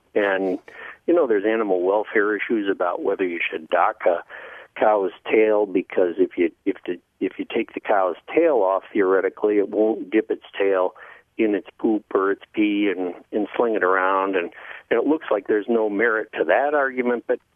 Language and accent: English; Neenah, Wisconsin, United States; I grew up in Neenah and really had no clue about what goes on in a dairy.